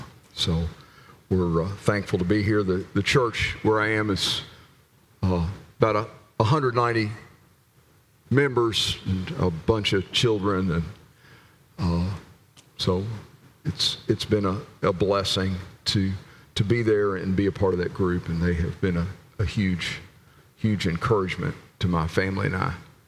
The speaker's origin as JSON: {"language": "English", "town": "Lexington", "region": "Kentucky", "country": "United States", "said": "I'm from Lexington, Kentucky."}